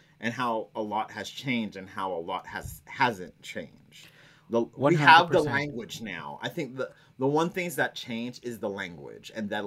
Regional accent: Texas, United States; I grew up in Texas mostly, but I was like in the suburbs in Texas. I wasn't in the country, but still it was Texas

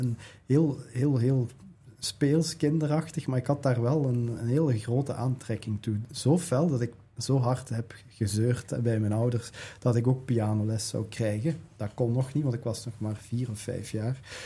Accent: Peer, Limburg, Belgium; ik uit Peer kom. Peer is een stad waar een hele goede muziekschool is en waar ook een heel goed orkest altijd geweest is en nog steeds.

